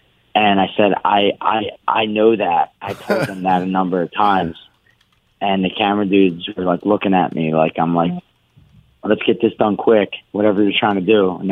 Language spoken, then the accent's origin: English; Philadelphia, Pennsylvania, United States; If you watch a movie Rocky, I grew up in Kensington. That's where Rocky was filmed.